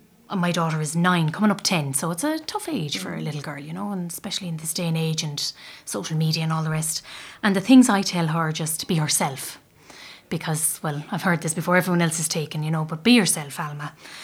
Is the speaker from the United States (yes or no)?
no; Munster, Ireland; accent: Tipperary; and I'm from Tipperary. And lecturing here, I've often kind of hidden my accent.